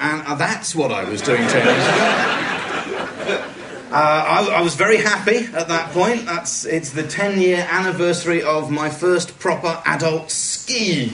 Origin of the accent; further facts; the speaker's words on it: London, United Kingdom; And I'm from London. And I speak no Swedish at all, apart from tack.